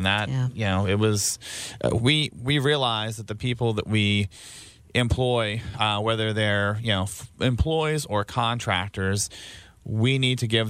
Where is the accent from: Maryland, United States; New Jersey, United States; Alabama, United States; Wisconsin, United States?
Maryland, United States; Baltimore; I grew up in Baltimore and I bought my first house here in Frederick. I ended up moving out to Carroll County because of affordability.